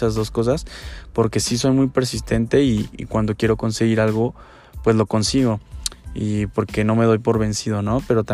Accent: Morelia, Michoacán, Mexico; soy mexicano, soy de aquí de Morelia, de México.

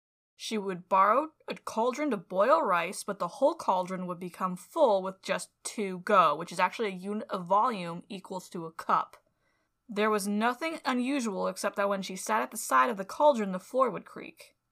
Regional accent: California, United States; moved away as an adult; When I first moved to the East Coast, because I'm from California, I moved here in 2009. Right before starting college

